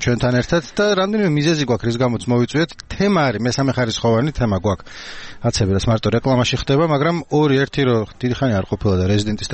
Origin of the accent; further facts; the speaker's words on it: Imereti, Georgia; იმერეთიდან ვარ მაგრამ იქნება გამოქცევა მომიდეს